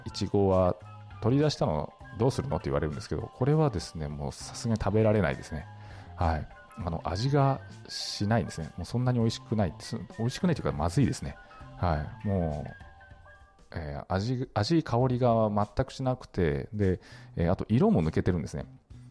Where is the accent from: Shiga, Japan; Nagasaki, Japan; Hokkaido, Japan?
Nagasaki, Japan; 私の出身島原半島はですね、結構大規模な農家さんとかも多いので、